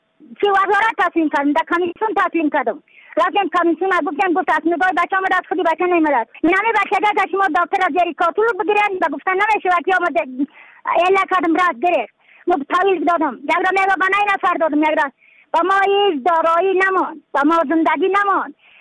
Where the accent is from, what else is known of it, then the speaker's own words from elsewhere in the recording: Badakhshan, Afghanistan; از بدخشان هستم، مرکز بدخشان، ولسوالی یکل پایان، خیره وینگ،